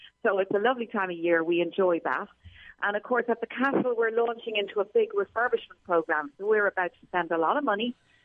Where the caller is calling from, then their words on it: Dublin, Leinster, Ireland; I'm calling you from Dublin.